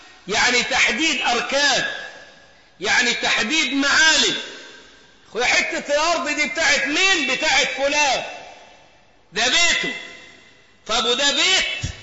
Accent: Egypt; بالبلد زي ما بيقولوا عندنا في مصر طوبة على طوبة

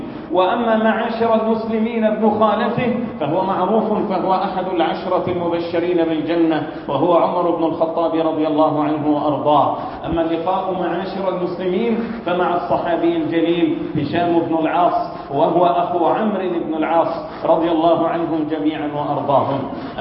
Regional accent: Egypt; accent: Egyptian; دارجتنا المصرية

